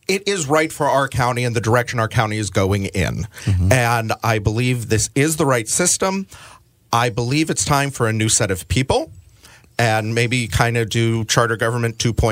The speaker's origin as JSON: {"language": "English", "town": "Walkersville", "region": "Maryland", "country": "United States", "tie": "born or raised there", "said": "And I grew up here in Walkersville. Mm-hmm. My parents still live there."}